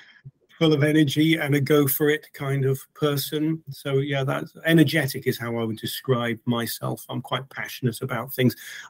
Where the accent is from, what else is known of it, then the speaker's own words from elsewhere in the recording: United States; accent: British; I'm an American who speaks with a British accent. So my dad was a Yank